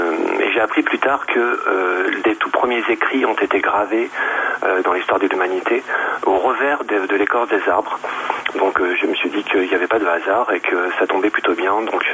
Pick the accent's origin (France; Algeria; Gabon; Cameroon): France; Nouvelle-Aquitaine; Pierre, Franck et moi, on est natifs tous les trois du Limousin.